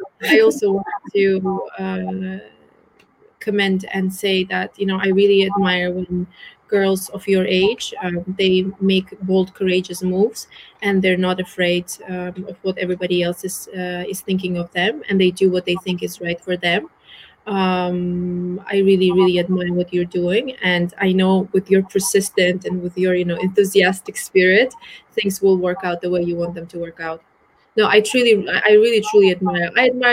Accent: Baku, Azerbaijan; growing up in Baku, in Azerbaijan

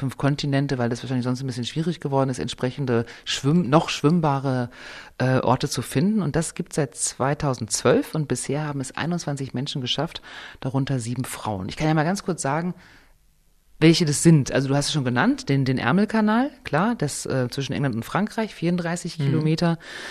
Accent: Paderborn, North Rhine-Westphalia, Germany; Der kommt also auch da weg, wo ich herkomme und so.

